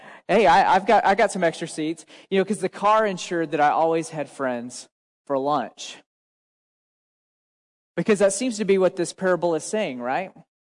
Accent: Oklahoma, United States; So growing up in Oklahoma, one of the things I was looking forward to in becoming a high school student

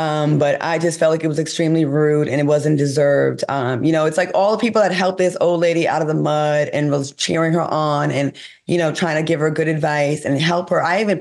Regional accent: Rhode Island, United States; Jamil is from Connecticut. I'm from Rhode Island.

